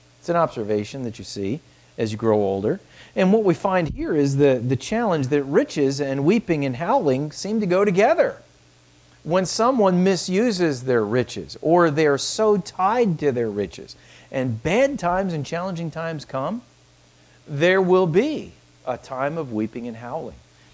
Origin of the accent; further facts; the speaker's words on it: United States; born there; I have learned to thank God that I was born in America when I was, to the family I was, and to the opportunity of coming to know Christ.